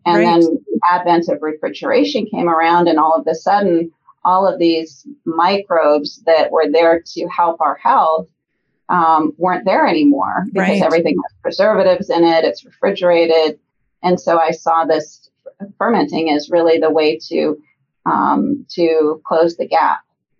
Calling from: Cottonwood, Arizona, United States; today I'm calling you from our headquarters where our brewery is located in Cottonwood, which is right outside of Sedona, about 20 minutes.

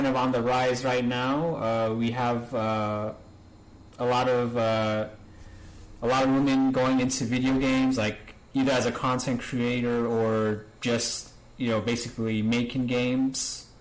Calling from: New York, United States; I don't know if you know this, but I'm actually talking from New York

